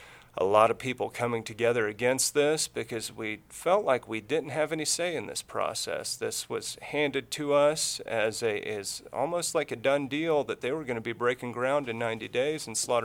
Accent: Tonganoxie, Kansas, United States; I've got my family out there. I grew up out in Tonganoxie.

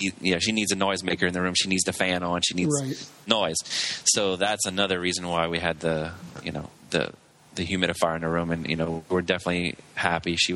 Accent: Lafayette, Louisiana, United States; we're from Louisiana. We don't have a major hub, so basically we have to use the pond jumper planes for Delta or for United. So it's either, like for us, it was United from here, from Lafayette to Houston

